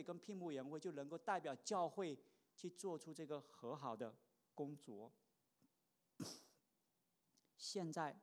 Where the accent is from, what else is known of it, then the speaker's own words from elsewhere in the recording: Guangdong, China; accent: Teochew; 用我们老家潮汕话的潮汕话有一句话很经典啊